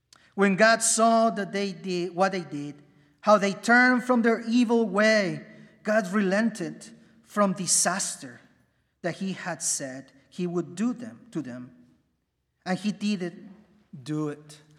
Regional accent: Peru; I remember growing up in Peru, one of my favorite stories was

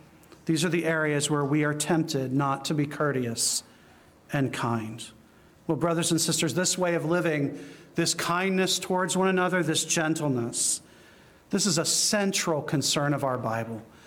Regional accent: New Jersey, United States; When we're driving, because we're from New Jersey.

